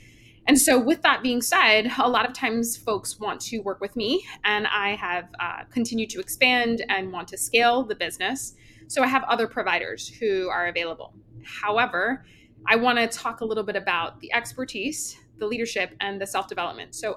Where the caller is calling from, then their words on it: New Jersey, United States; I come to you from New Jersey.